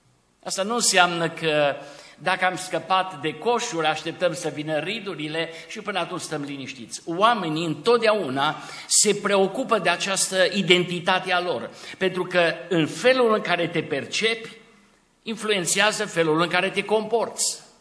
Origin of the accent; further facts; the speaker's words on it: Romania; born there; Eu sunt fiul lui Aurel și Maria, sunt român pentru că m-am născut în România, sunt arădean pentru că stau în Arad, sunt pastor la Biserica Pârneava din Arad